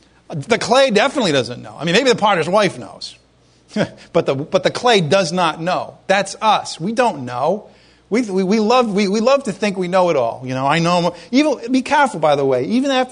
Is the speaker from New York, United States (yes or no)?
no; Rhode Island, United States; Anyway, I'm from Rhode Island. You know, the America's Cup used to be held in Newport, Rhode Island.